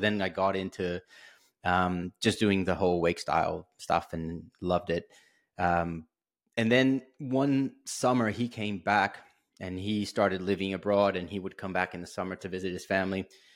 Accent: São Paulo, Brazil; English is a second language; now in Australia; So I come from Brazil, and I live in Australia now for over 16 years, but I'm originally from Brazil and from São Paulo, which is a city that is not on the coast.

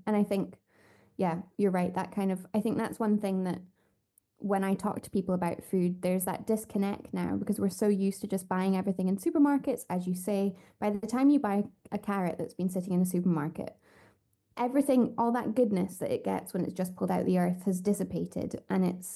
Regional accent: Scotland, United Kingdom; I'm from Aberdeenshire. I was born in Aberdeen and grew up sort of slightly inland near Craigiebar Castle

